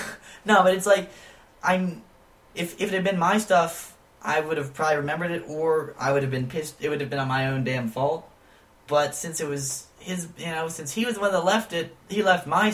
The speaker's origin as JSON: {"language": "English", "country": "United States", "said": "I'm the American. I have rights."}